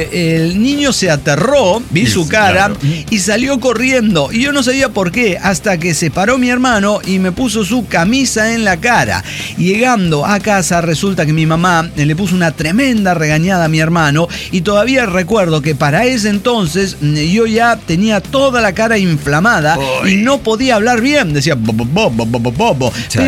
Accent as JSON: {"language": "Spanish", "town": "Torreón", "region": "Coahuila", "country": "Mexico", "said": "Y yo empecé, soy de Torreón, soy de Torreón."}